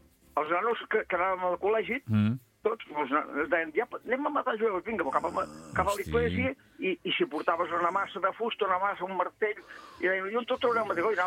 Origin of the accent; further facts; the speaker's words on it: La Granada, Catalonia, Spain; jo soc de la Granada